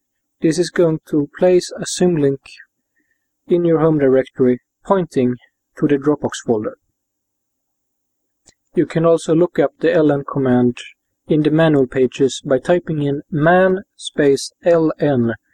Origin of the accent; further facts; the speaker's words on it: Sweden; I'm from Sweden